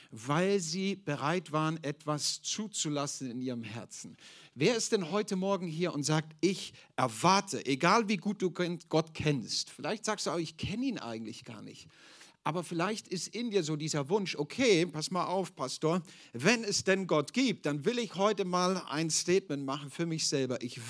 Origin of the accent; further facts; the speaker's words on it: Dresden, Saxony, Germany; born there; Ich bin 40 Jahre alt, bin ursprünglich in Dresden geboren, bin gebürtiger Ossi, lebe aber seit vielen Jahren in der Nähe von Frankfurt am Main